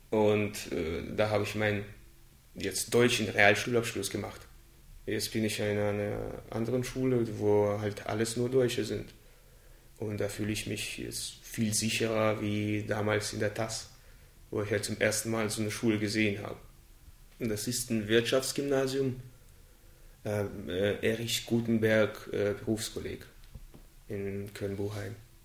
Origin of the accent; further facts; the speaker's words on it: Russia; now in Germany; Ja, natürlich fühle ich mich mehr als Russe. Wenn ich jetzt vorstellen würde, ich würde jetzt nach Russland weggehen für ein halbes Jahr und ein Jahr, da hätte ich Sehnsucht nach meinen Freunden hier.